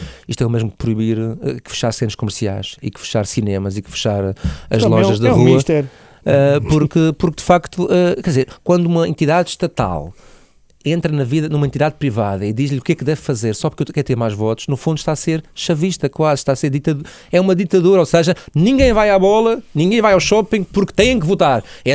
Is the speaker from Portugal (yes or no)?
yes; Madeira, Portugal; isto é uma questão de pronúncia, sou madeirense